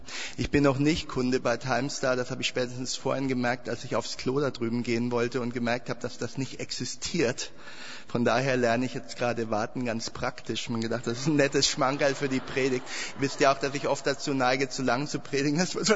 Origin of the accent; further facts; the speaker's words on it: Bavaria, Germany; Ich bin auf dem Land aufgewachsen, in einem kleinen Ort in Franken